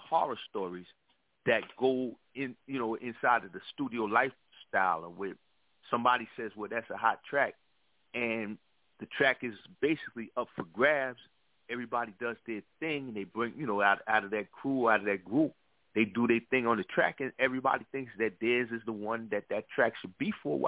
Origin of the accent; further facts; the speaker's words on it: Brooklyn, New York, United States; I'm from the East Coast, of course. I'm from Brooklyn, New York.